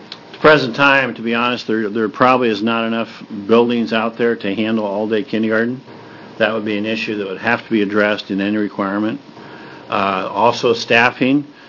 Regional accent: Pendleton, Oregon, United States; good morning, Senators. I'm from Pendleton.

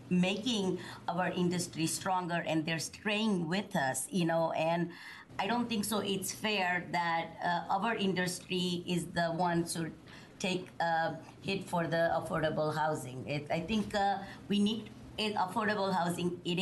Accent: Eugene, Oregon, United States; I am from Eugene, Oregon.

